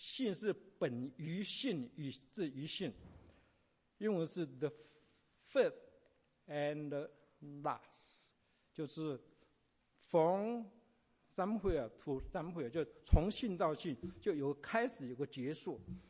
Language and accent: Chinese; China; 我们中国人有这个好处，过了一个新年，还有一个旧年可以过